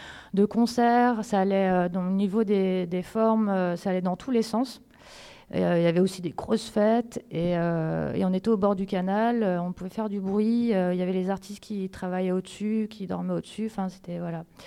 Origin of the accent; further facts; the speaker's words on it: France; now in Brussels, Belgium; quand j'ai quitté Bruxelles, j'ai quitté la France et que je suis arrivée à Bruxelles et que j'ai commencé à travailler pour la CSR